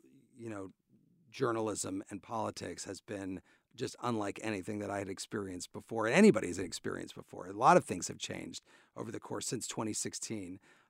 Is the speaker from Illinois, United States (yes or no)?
yes; Urbana, Illinois, United States; But you know, I grew up in Urbana. My parents are professors, but so I grew up on the campus.